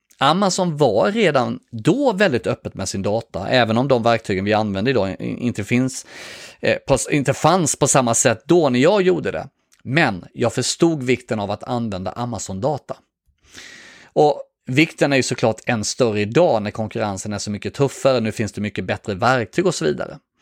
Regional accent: Värnamo, Jönköping County, Sweden; moved away as an adult; also born or lived in Stockholm, Sweden; min hemstad Värnamo. Det var mina gamla föräldrar som hade fått alldeles för lite tid av mig sedan jag flyttade till Stockholm direkt efter studenten.

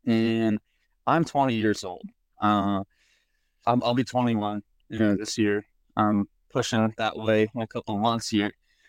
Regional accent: Washington, United States; I'm from Washington State, the West Side, the North Evergreen State, you know

